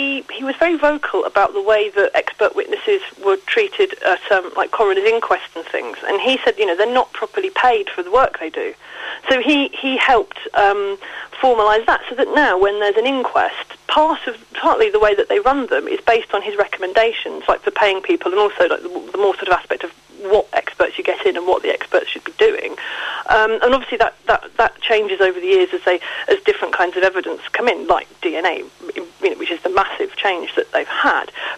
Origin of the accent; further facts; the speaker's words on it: East of England, United Kingdom; the village that was opposite the one I grew up in Essex.